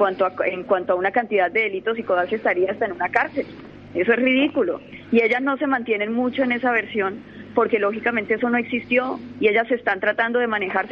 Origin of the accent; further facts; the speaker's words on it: Córdoba, Argentina; accent: Colombian; No, tengo acento colombiano